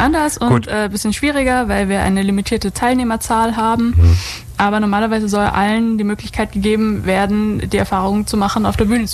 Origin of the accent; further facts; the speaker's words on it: Thalfingen, Bavaria, Germany; also born or lived in Weißenhorn; Aufgewachsen bin ich in Thalfingen.